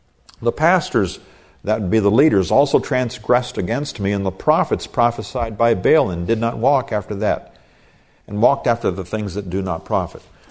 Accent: Nigeria; I grew up in Nigeria, and that was the crying need then.

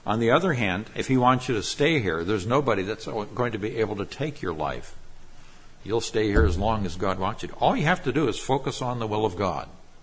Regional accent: Nigeria; Now, I grew up in Nigeria, West Africa.

